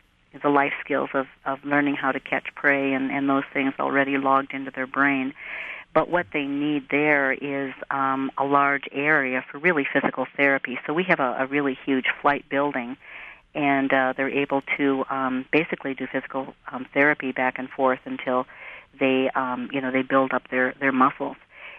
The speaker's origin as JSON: {"language": "English", "town": "Antigo", "region": "Wisconsin", "country": "United States", "also_born_or_lived": "Southern California", "said": "I'm from Antigo, but we were living in Southern California for a number of years. And then when we moved back in 1990"}